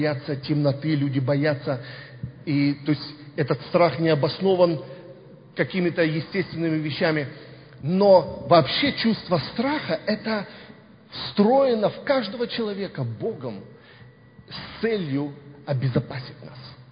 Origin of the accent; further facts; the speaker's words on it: Mariupol, Donetsk Oblast, Ukraine; Я помню одного брата, еще с Мариупольской церкви, я сам родом из Мариуполя.